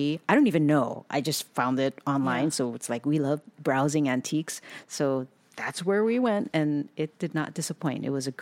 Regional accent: Hawaii, United States; now in California, United States; We think that's long because we're from Hawaii.

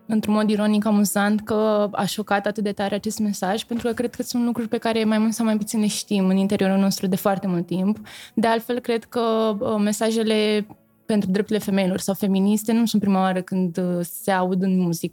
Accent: Bucharest, Romania; am crescut în București și de la vârste foarte mici, mergând pe stradă

